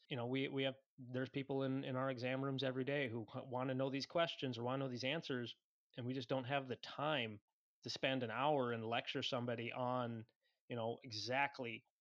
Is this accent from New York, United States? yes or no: no; St. Cloud, Minnesota, United States; I grew up here in St. Cloud, Minnesota, which is, if you've never been there, it's like right almost dab in the center of Minnesota.